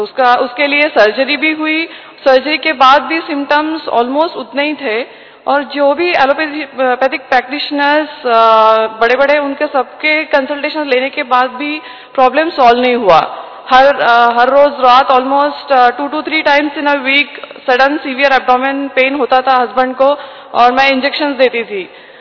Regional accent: Maharashtra, India; now in Karnataka, India; मैं महाराष्ट्र से हूँ और अभी प्रैक्टिस कर्नाटका में कर रही हूँ।

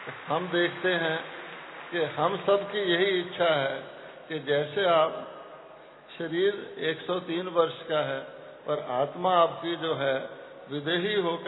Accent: Delhi, India; मैं दिल्ली से आया हूँ

